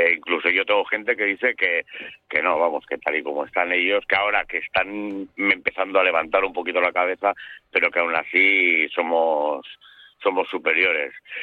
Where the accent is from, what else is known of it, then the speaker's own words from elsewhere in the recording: Ondarroa, Basque Country, Spain; Yo soy vizcaíno, yo soy de Ondarroa.